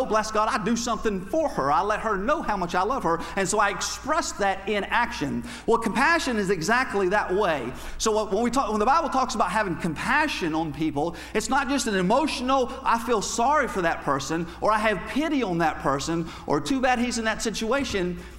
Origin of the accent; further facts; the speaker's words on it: Florida, United States; I grew up in North Florida, just a small redneck type Southern Baptist community.